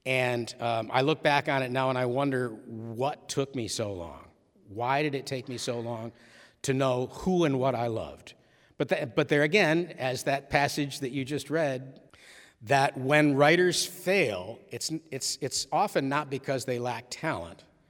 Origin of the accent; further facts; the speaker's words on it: Gloversville, New York, United States; the neighborhood that I grew up in Gloversville, New York